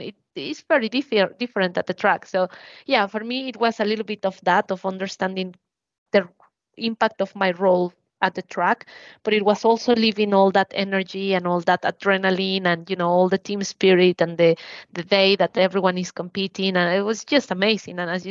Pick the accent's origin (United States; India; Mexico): Mexico; moved away as an adult; now in United Kingdom; I think when I grew up in Mexico, it was more like an elite sport.